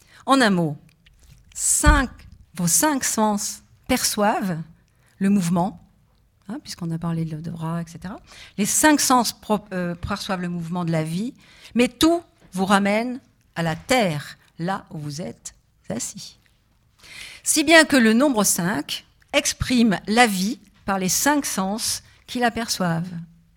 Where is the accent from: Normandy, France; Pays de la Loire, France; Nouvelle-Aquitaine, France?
Nouvelle-Aquitaine, France; parce que moi je suis de la Dordogne